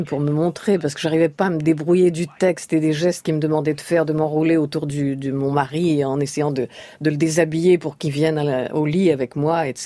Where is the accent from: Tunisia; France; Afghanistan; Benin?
France; born there; first language Russian; c'est ma culture, la culture russe. Bien que je sois née en France et française, naturellement, de culture aussi